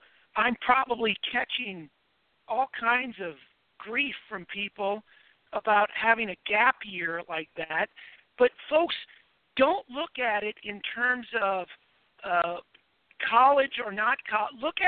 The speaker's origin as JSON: {"language": "English", "town": "Jasper", "region": "Indiana", "country": "United States", "tie": "born or raised there", "said": "Joe, I brought up before we went to break about Jasper, my hometown, which I love"}